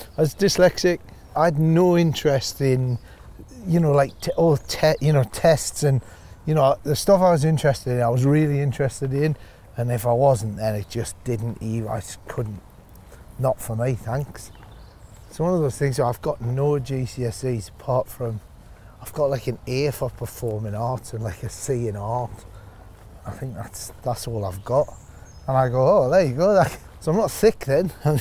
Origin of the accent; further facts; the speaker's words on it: North East England, United Kingdom; Growing up in Northumberland, that's probably your money goes a bit further, you know, so.